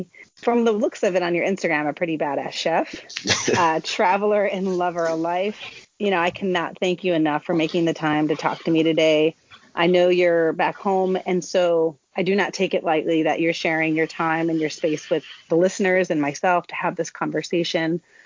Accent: Michigan, United States; I'm from Michigan originally.

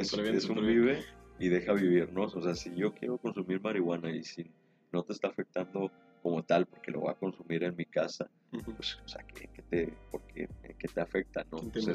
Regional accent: Mexico; erróneamente nosotros como mexicanos, hemos hecho este problema de las drogas de salud pública

